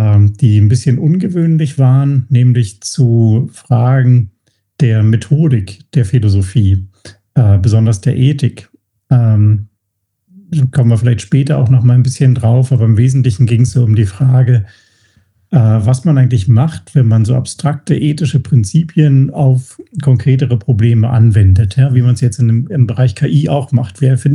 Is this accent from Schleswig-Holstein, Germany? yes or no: no; Berlin, Germany; also born or lived in Hamburg; Also ich bin eigentlich aus Berlin. Also ich bin in Berlin aufgewachsen. Ich weiß nicht, ob man das noch hört. Auf jeden Fall hört man, dass ich nicht aus Bayern bin. Nee, ich komme aus Berlin und habe dann in Hamburg studiert.